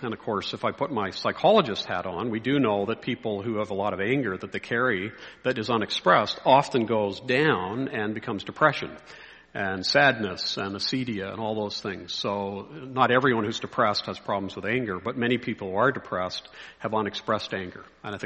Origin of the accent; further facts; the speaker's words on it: Dublin, Leinster, Ireland; born there; I was born in Dublin in Ireland, so I've got UK heritage.